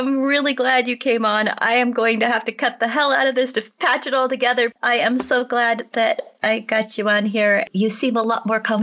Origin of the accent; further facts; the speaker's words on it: Sonora, California, United States; I am packing my bags and getting ready to go to my hometown of Sonora to be spooky this weekend.